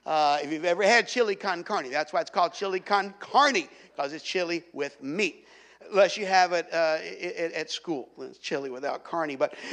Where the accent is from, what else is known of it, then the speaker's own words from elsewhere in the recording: North Carolina, United States; now in California, United States; I don't know kind of what it's like here in California. We're from North Carolina originally, and in North Carolina, in driving education classes